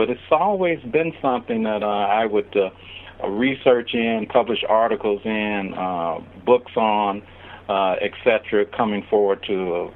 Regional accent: Chicago, Illinois, United States; Heck, I grew up in Chicago and thought I knew a lot about the history of Chicago

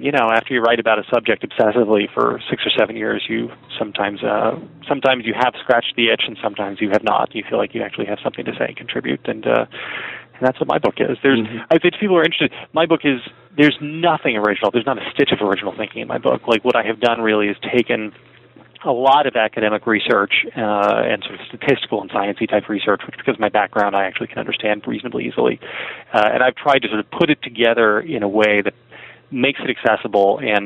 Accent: Morristown, New Jersey, United States; I am a South Jersey boy, born and bred. I grew up in Morristown, New Jersey.

